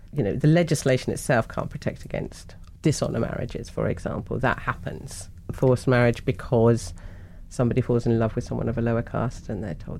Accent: United Kingdom; I'm of Asian origin, but as you can tell from my voice, I'm very British.

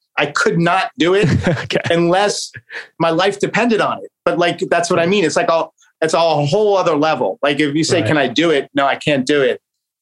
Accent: Staten Island, New York, United States; I grew up in Staten Island, like I said, all my uncles and grandfather and everyone like into horses.

